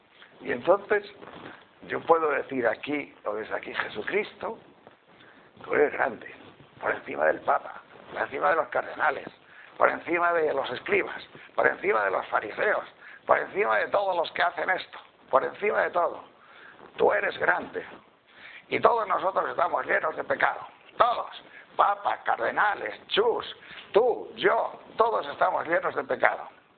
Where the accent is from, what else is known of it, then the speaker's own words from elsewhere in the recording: Tejerina, Castile and León, Spain; Si la Iglesia no está nada más que para, como dicen en Tejerina, mi pueblo, jorugar.